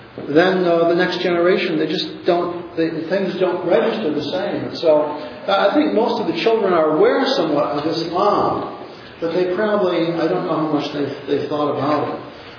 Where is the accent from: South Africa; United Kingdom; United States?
United States; North Syracuse, New York; I grew up in North Syracuse, near the intersection of South Bay Road and Church Street, and went away to college